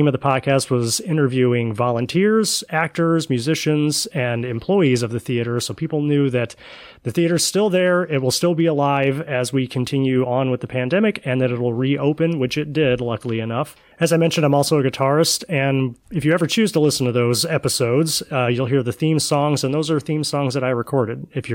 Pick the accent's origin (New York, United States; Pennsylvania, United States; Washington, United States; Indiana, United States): Indiana, United States; Mishawaka; A few things about myself. I'm from Mishawaka, Indiana.